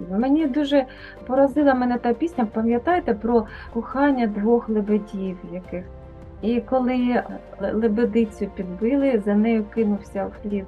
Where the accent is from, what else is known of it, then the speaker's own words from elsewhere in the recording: Kharkiv, Kharkiv Oblast, Ukraine; я корінна харків'янка, все життя, тут і народилася, і нікуди не збираюся і виїжджати, щоб тут не скоїлося.